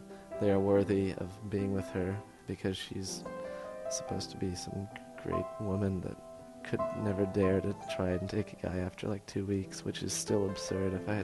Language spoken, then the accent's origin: English; Chapel Hill, North Carolina, United States; now in Paris, France; I'm from Chapel Hill, North Carolina, and I'm 20 and not in a relationship.